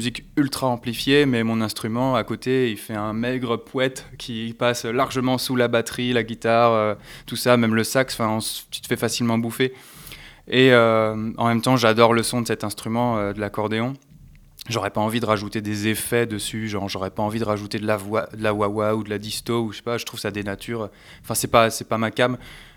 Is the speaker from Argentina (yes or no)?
no; eastern France, France; also born or lived in Metz; Moi je viens de l'Est de la France. J'ai passé pas mal de temps à Metz